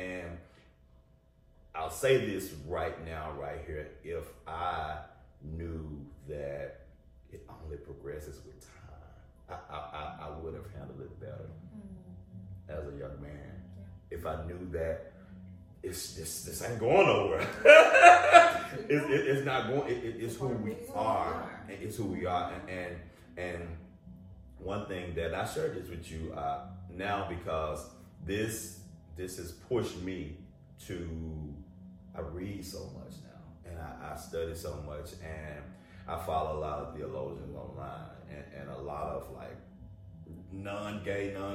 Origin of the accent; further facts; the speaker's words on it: Bible Belt, United States; So we grew up in the Bible Belt.